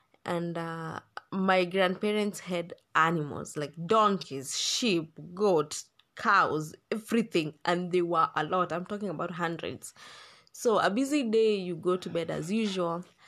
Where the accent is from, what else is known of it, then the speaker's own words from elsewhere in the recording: Laikipia County, Kenya; I was born and raised in Laikipia County.